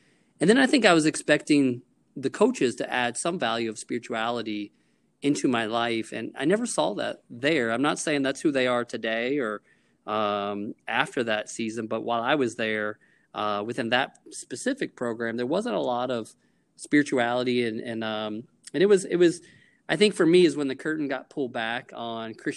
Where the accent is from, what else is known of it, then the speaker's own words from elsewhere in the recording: Orlando, Florida, United States; growing up in Orlando, in fact, I played high school baseball with his son, Bobby.